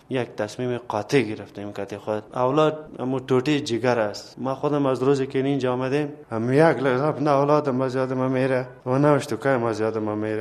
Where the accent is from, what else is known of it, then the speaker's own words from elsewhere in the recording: Afghanistan; also born or lived in Pakistan; عمر ما فعلا 30 ساله هستم و فارغ صنف 12 هستم. از پاکستان آمدم به وطن خود.